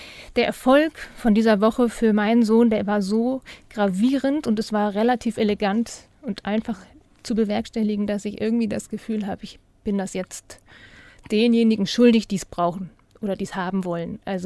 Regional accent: Germany; Von außen, so als Deutsche, also aus fremder Sicht, sind die Dänen halt viel entspannter als die Deutschen.

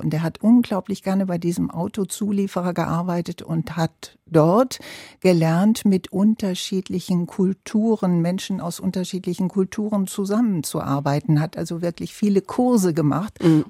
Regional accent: Duisburg, North Rhine-Westphalia, Germany; Ich komme aus Duisburg-Walsum und das ist der Nachbarstadtteil von Marxloh, ganz genau.

